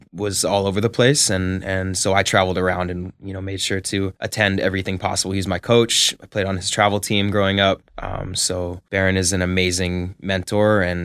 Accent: Santa Monica, California, United States; I grew up in Santa Monica.

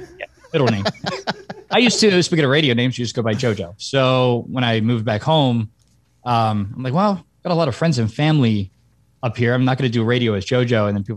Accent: Pennsylvania, United States; now in San Antonio, United States; Originally from Eastern Pennsylvania.

